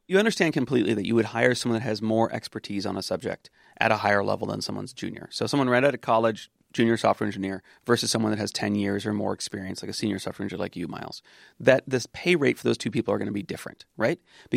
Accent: Santa Cruz, California, United States; growing up in Santa Cruz as a boy

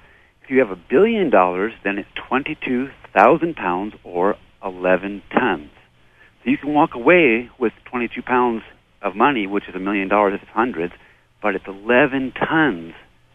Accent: Canada; now in United States; I'm from Canada, and I know it

